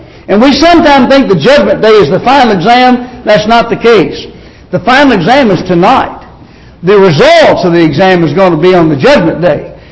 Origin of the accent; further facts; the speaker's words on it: Louisville, Kentucky, United States; I grew up in Louisville, Kentucky, and as a result, not many people here like to hear me preach, and so I go other places to preach.